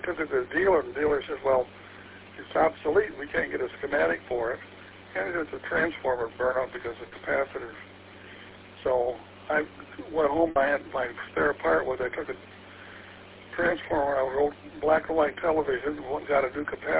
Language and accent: English; Sturgis, United States; Yeah, I grew up in Sturgis. I got interested in radio.